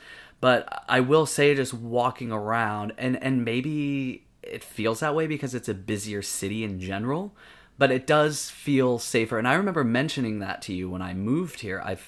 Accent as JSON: {"language": "English", "country": "United States", "tie": "born or raised there", "lives_now": "New York City, United States", "said": "You know, it's growing up in America, you know, living in New York City is kind of like the end all be all."}